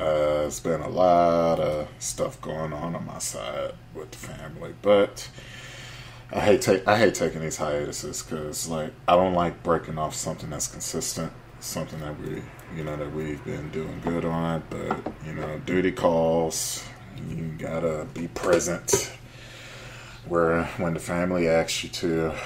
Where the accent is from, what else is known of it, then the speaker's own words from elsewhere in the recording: Texas, United States; With all the hate, me as a Texan, we'd be talking of New Yorkers